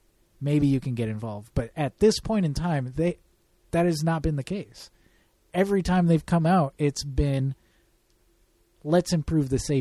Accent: Michigan, United States; Back when I was growing up in Michigan, we had a soda called Big Chief Red Pop.

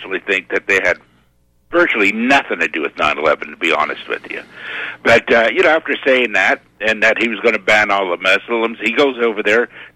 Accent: Kansas, United States; born there; Hell, I was born in Kansas. I got a lot of relatives there.

